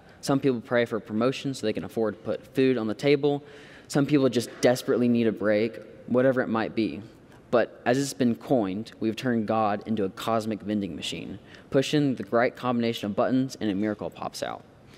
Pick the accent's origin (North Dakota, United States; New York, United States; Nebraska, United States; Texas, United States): Texas, United States; Fort Worth; whether I grew up with him in Idabel, Oklahoma, or he grew up with me here in Fort Worth, we'd still be close friends.